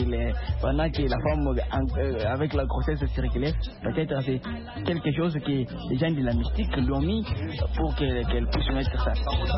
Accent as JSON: {"language": "French", "country": "DR Congo", "said": "ici chez nous au Congo"}